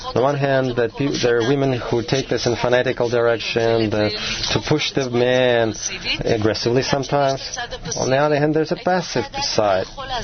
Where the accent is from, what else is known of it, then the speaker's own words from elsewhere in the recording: Israel; I'm from Israel.